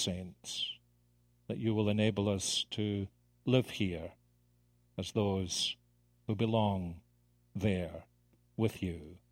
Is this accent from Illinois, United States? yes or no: no; Columbia, South Carolina, United States; And I have a one-line answer. I'm from Columbia, South Carolina.